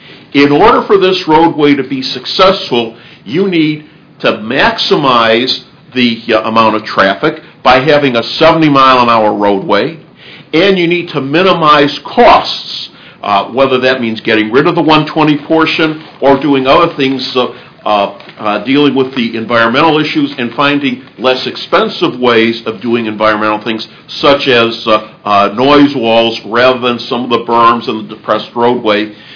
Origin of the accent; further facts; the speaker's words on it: Buffalo Grove, Illinois, United States; My friend Jeff Brayman, the president of my hometown of Buffalo Grove, says that this should be a regional roadway.